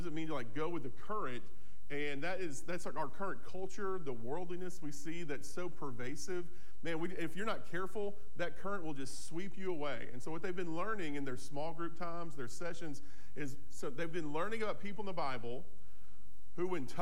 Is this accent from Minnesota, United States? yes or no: no; Abilene, Texas, United States; I grew up in the Abilene area.